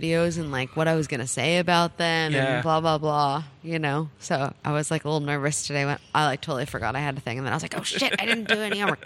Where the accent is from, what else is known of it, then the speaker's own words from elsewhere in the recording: Los Angeles, California, United States; I grew up in Los Angeles